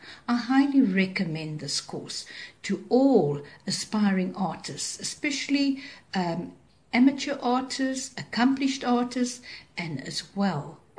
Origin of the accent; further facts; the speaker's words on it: Gauteng, South Africa; I am from Gauteng in South Africa.